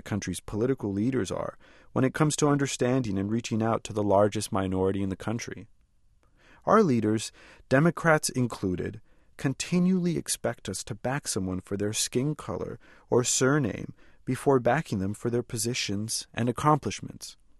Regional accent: California, United States; I'm from California, a Mexican American. We don't eat the same food, we don't listen to the same music, and we don't even speak the same form of Spanish. My Spanish is an anglicized Mexican Spanglish.

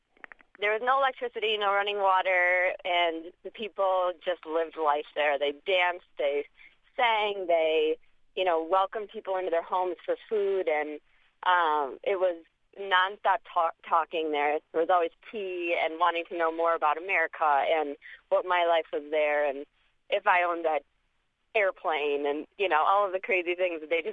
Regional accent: Dearborn, Michigan, United States; And I'm actually from Dearborn, Michigan, not saying that that's also not a peaceful place

